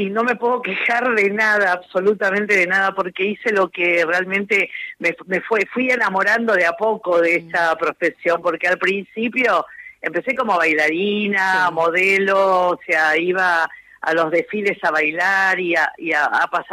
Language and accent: Spanish; Buenos Aires, Argentina; porque yo soy del barrio de Flores